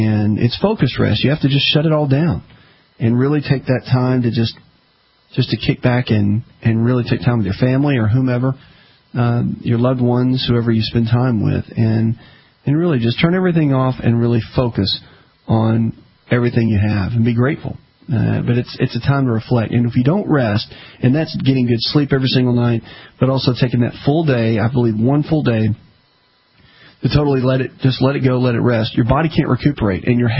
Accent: the South, United States

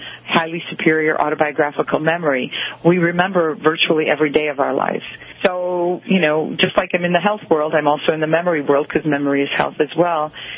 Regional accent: Midwest, United States; It must be because I'm a girl from the Midwest, a middle child

